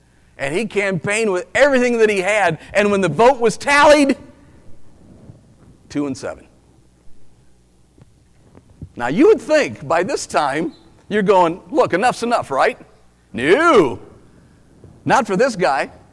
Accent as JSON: {"language": "English", "town": "Lincoln", "region": "Illinois", "country": "United States", "said": "Now, y'all need to know I'm from Lincoln. I'm from Illinois, land of Lincoln, right?"}